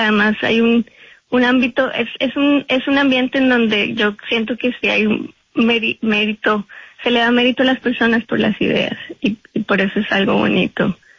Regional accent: Bogotá, Colombia; yo crecí en Bogotá, yo soy de una familia clase media, estudié en los Andes porque mi papá trabajó en Ecopetrol y Ecopetrol nos becó

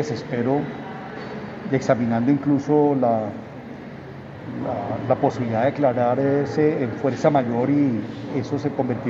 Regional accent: Colombia; terminamos siendo todos los colombianos los perjudicados.

